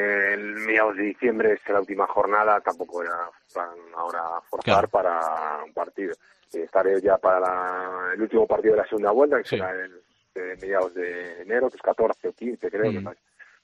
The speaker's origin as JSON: {"language": "Spanish", "town": "Cangas", "region": "Galicia", "country": "Spain", "tie": "born or raised there", "said": "al final pues vengo de Cangas, que me parece muy caliente"}